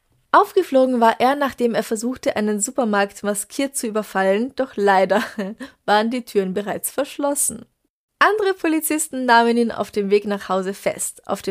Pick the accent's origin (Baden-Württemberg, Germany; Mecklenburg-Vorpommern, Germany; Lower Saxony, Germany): Lower Saxony, Germany; Papenburg; born there; Der Fall ereignete sich in meiner Geburtsstadt Papenburg und der Umgebung drumherum.